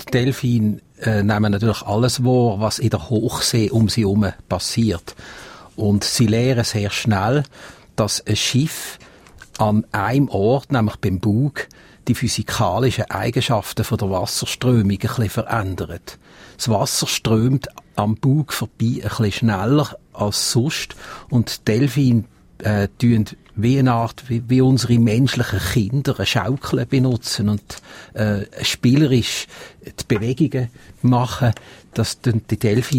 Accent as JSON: {"language": "German", "country": "Switzerland", "said": "wieso ich als Schweizer, als Binnenländer so häufig ans Meer gehe."}